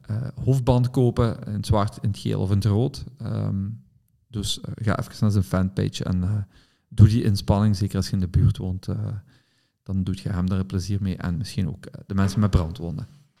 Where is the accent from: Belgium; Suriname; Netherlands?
Belgium; hoe vaak dat wij koelen als Belgen